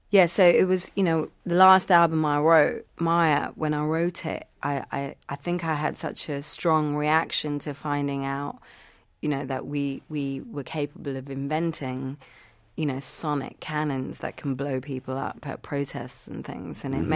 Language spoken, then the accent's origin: English; Sri Lanka; I'd heard the story when I was growing up in Sri Lanka, you know, when I was like 5, 6 years old.